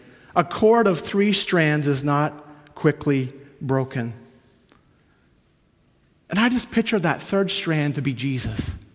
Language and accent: English; Canada; So of course, growing up on the Canadian farm, you know, we had tools.